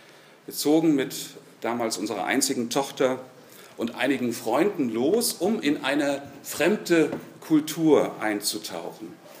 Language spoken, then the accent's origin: German; Düsseldorf, North Rhine-Westphalia, Germany; Wir konnten dann als Familie nachreisen. Ich bin in Düsseldorf aufgewachsen, habe dort meine Jugend verbracht, meinen Zivildienst in Oberbayern abgeleistet, also in der Gegend dabei Traunstein und Trostberg